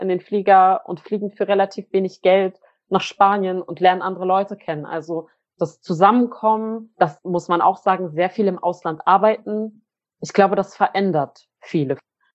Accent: Berlin, Germany; Also ich komme aus Südberlin. Südberlin ist da sehr türkisch, arabisch, polnisch, russisch geprägt.

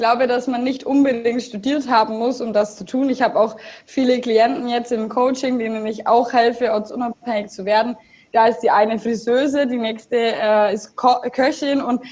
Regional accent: Augsburg, Bavaria, Germany; ich komme aus Augsburg, ich will mal was anderes sehen.

